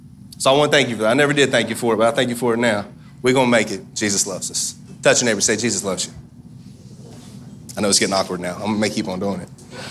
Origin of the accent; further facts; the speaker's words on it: West Virginia, United States; I'm country. I'm from West Virginia.